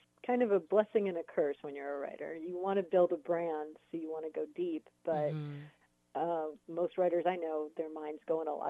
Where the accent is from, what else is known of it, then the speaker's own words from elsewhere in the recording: San Diego, California, United States; also born or lived in New York; I grew up down in San Diego.